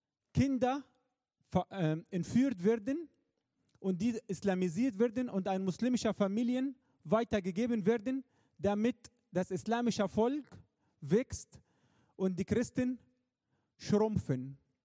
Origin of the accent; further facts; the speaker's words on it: Egypt; Also wenn wir als Ägypter Alkohol kaufen wollen würden, da gibt es keinen Alkohol.